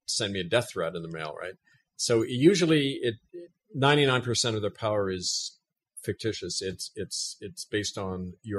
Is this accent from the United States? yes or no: no; Winnipeg, Manitoba, Canada; born or raised there